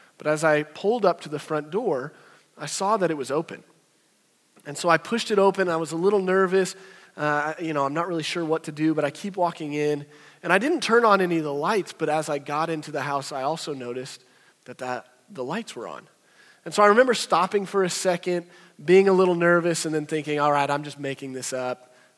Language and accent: English; Branson, Missouri, United States; I grew up in Branson. You play in creeks, and you touch squirrels.